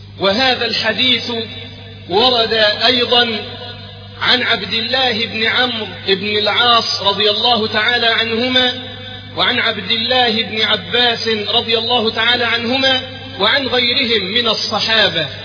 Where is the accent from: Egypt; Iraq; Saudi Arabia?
Egypt; اللهم احفظ بلدنا مصر وسائر بلاد